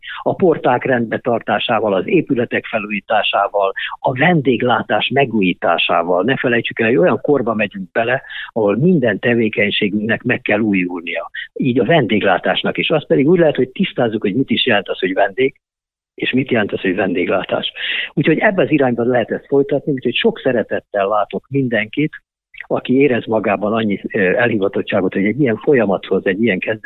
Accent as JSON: {"language": "Hungarian", "region": "Baranya", "country": "Hungary", "tie": "born or raised there", "said": "ugye egy kis faluban nőttem föl az Ormánságba, Baranyába"}